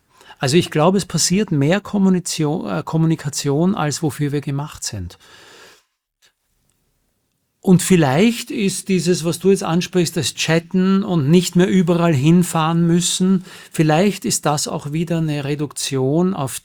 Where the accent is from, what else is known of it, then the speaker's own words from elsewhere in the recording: Vienna, Austria; Ich bin also aus Wien.